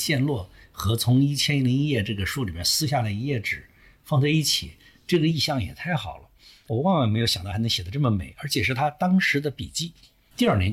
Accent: China; 我们作为中国人去读非中国的那个世界

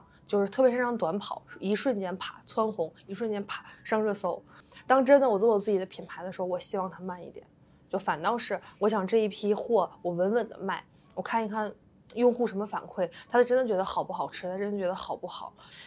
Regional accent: China

